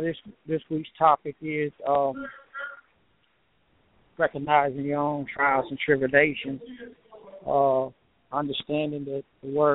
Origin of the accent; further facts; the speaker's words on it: Atlanta, Georgia, United States; Myself, I grew up in Atlanta, Georgia, West Side, you know, basically ripping and roaming around